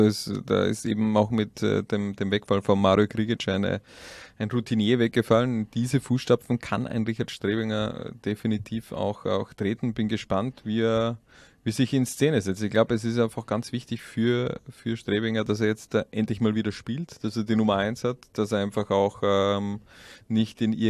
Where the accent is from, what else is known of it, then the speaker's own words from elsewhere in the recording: Styria, Austria; ich komme aus der Oststeiermark